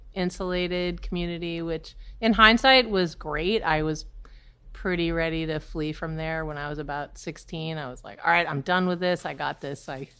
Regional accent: New Hampshire, United States; now in New York City, United States; When I said I'm from New Hampshire, I thought, you know, I really feel more like a New Yorker. I feel like I'm from Brooklyn at this point. But I was born and raised in New Hampshire.

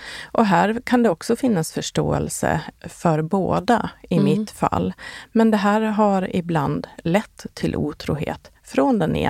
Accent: Borlänge, Dalarna County, Sweden; now in Stockholm, Sweden; pendlade jag mellan min hemstad Borlänge och min mamma som hade palliativ vård hemma och att åka tillbaka till Stockholm för att jobba

